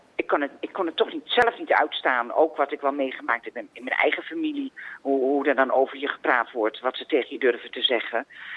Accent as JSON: {"language": "Dutch", "town": "Amsterdam", "region": "North Holland", "country": "Netherlands", "said": "Ik ben een Amsterdammer"}